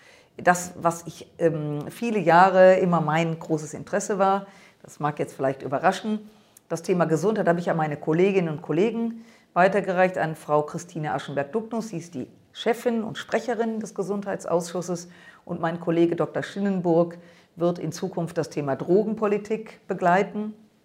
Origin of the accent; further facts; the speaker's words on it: Düsseldorf, North Rhine-Westphalia, Germany; Ich komme aus der Landeshauptstadt Düsseldorf, habe dort auch noch mein Ratsmandat